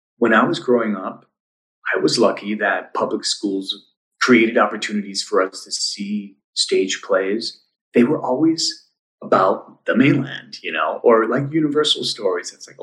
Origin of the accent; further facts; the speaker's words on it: Hawaii, United States; for me growing up in Hawaii, that was always a dream, right? Like, oh, what would that be like to leave the Hawaiian Islands